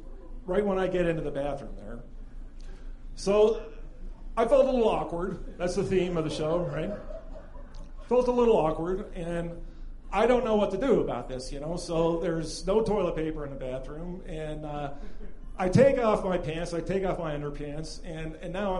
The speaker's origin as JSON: {"language": "English", "town": "Denver", "region": "Colorado", "country": "United States", "said": "well, I'm actually from Denver. I think I'm supposed to stay with you guys."}